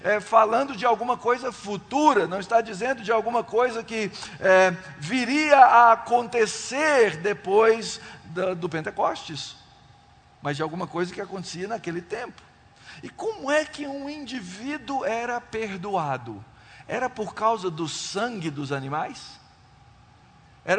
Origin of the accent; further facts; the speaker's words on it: Porto Alegre, Rio Grande do Sul, Brazil; Lá na minha terra natal, lá no Rio Grande do Sul, em Porto Alegre.